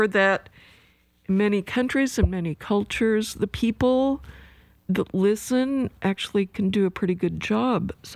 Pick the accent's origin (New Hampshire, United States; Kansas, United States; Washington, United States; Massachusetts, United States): Washington, United States; Seattle; I grew up in Seattle.